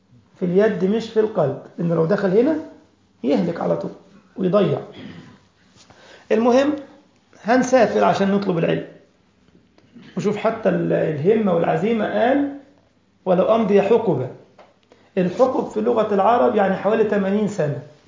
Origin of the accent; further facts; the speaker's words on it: Egypt; طبعا عندنا في مصر كده عند البحر المتوسط بين فرعي دمياط ورشيد كده في المنطقة دي